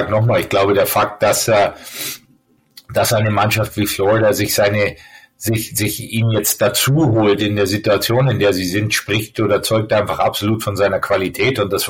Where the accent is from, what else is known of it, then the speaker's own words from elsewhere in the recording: Germany; für uns als Deutsche freut es mich natürlich wahnsinnig für ihn